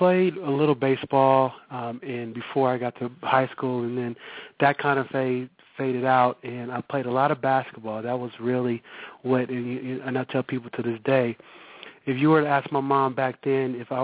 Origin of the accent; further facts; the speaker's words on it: Berkeley, California, United States; Everyone growing up in Berkeley, coming through all the doing all the basketball and baseball leagues in Berkeley. My family is all from Berkeley. Uncles and aunts, they're all from Berkeley.